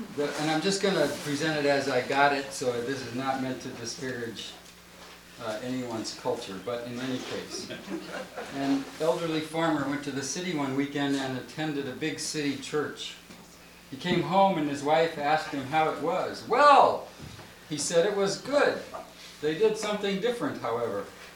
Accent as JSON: {"language": "English", "town": "Valparaiso", "region": "Indiana", "country": "United States", "said": "Good morning … from Valparaiso, Indiana"}